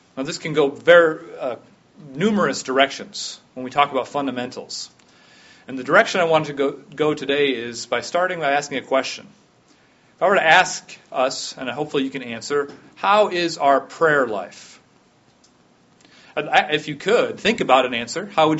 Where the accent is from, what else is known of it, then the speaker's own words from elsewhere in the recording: North Dakota, United States; also born or lived in Virginia / Ohio / Missouri; My background is I was born and raised mostly in North Dakota. And then from there, I've traveled a lot and moved a lot of different times. My dad was in the Navy, so we were in Virginia for a while, in Ohio and Missouri